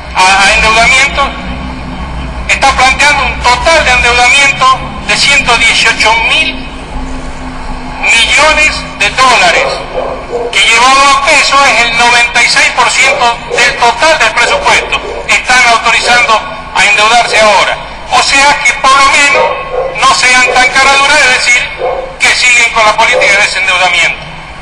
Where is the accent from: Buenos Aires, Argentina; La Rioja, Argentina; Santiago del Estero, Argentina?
La Rioja, Argentina; Yo como riojano tampoco puedo aprobar este presupuesto